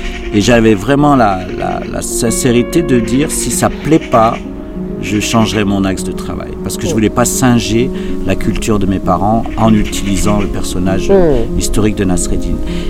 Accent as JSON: {"language": "French", "town": "Saint-Étienne", "region": "Auvergne-Rhône-Alpes", "country": "France", "tie": "born or raised there", "said": "Jusqu'à mes 18 ans, j'étais stéphanois. C'est le lieu d'immigration de nos parents. Il y a une culture ouvrière, populaire, qui s'était mise en place, donc très très forte, forte identité locale. Et quand je suis arrivé à Paris, je suis devenu algérien"}